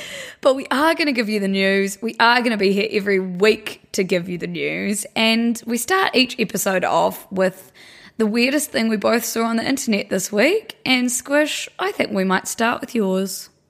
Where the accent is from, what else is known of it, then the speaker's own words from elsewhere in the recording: New Zealand; That's my brother. We're from New Zealand.